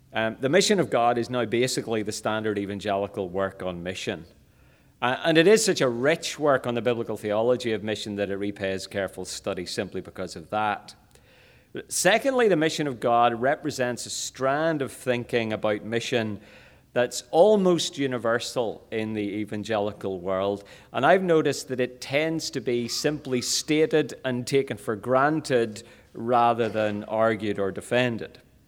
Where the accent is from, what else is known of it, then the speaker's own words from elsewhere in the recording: Ireland; now in Brisbane, Australia; I'm an Irishman who has been transported to Australia, where after years working in small Presbyterian churches in the Republic of Ireland, my wife and three girls have ended up working in theological education